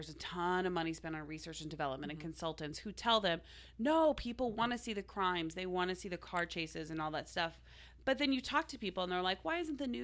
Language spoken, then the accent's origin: English; Oklahoma, United States; I'm from Oklahoma, so we had lots of tornadoes.